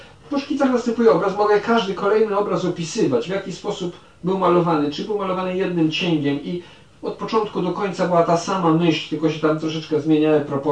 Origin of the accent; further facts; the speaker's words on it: Sanok, Subcarpathian Voivodeship, Poland; ja mogłem tam w dzieciństwie w Sanoku specjalnie oglądać takiego